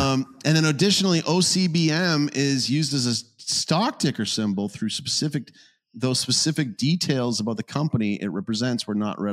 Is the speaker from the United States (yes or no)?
no; Calgary, Alberta, Canada; I'm from Calgary.